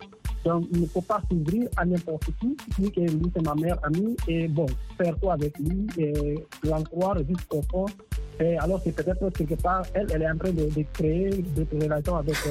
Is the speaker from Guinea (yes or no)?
yes; Guinea; now in Dakar, Senegal; Quand même, je suis guinéen, mais je suis à Dakar.